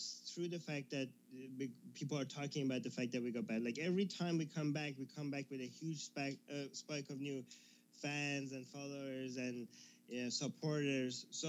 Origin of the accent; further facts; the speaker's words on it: Iran; Me from Iran